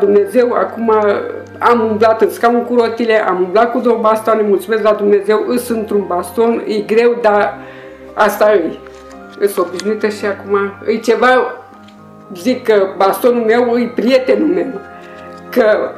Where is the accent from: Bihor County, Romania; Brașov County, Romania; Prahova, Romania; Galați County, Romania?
Bihor County, Romania; Oradea; sunt din Oradea